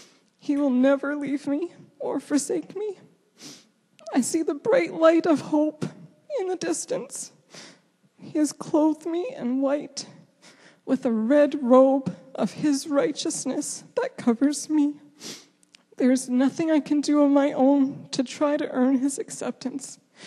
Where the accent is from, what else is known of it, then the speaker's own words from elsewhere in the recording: Dauphin, Manitoba, Canada; born there; I was born in Dauphin, Manitoba. I was baptized as a baby, the firstborn child of my parents. I grew up attending church.